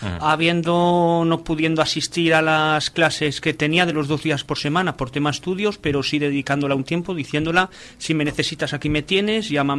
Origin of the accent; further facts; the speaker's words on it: Laredo, Cantabria, Spain; sobre todo Laredo es mi pueblo. Merece la pena hacer cosas por Laredo.